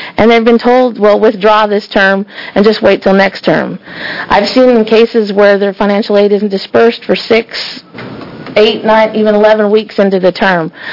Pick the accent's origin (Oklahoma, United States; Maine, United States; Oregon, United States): Oregon, United States; because I'm from the Multnomah County area